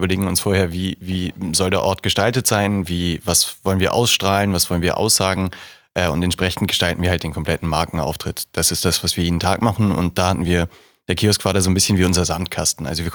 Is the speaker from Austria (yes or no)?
no; Hamburg, Germany; Also ja, Hamburg ist eine wunderschöne Stadt und meine Heimat